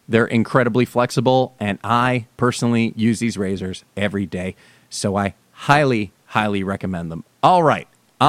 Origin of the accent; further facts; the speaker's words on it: New Jersey, United States; there are a few that were around when I was growing up in New Jersey that aren't around anymore